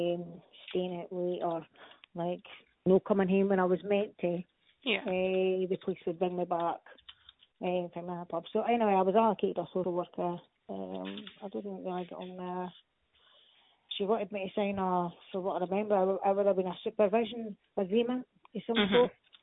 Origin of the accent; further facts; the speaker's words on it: Glencraig, Scotland, United Kingdom; Garry Park, that's in Glencraig, that's in Fife.